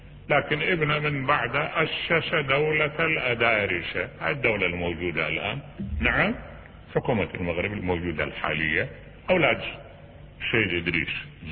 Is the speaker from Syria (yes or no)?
no; Iraq; واحد انقتل ببا خمرة عندنا بالعراق